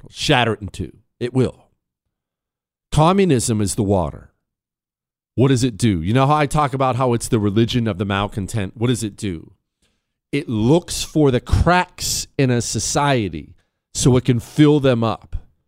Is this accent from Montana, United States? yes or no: yes; Montana, United States; You know, I grew up in Montana, so that was what we always did.